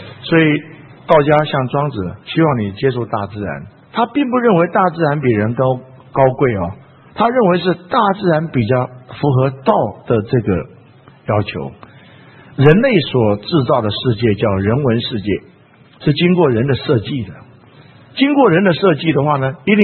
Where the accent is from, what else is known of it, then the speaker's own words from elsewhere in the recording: Taiwan; 我们自己在台湾住那么久，从来就不觉得台湾有什么美。我讲是讲真的，是不是？就觉得说就是这样子嘛，从小这边出生长大有什么美呢？